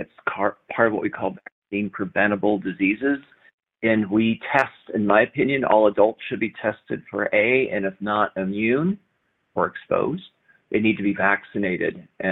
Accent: Kansas, United States; I am an optimist. I'm from Kansas.

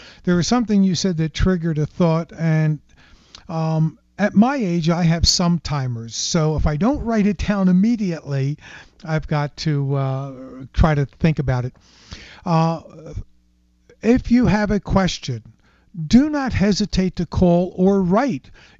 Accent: United States; I'm an American. How can I not inhale?

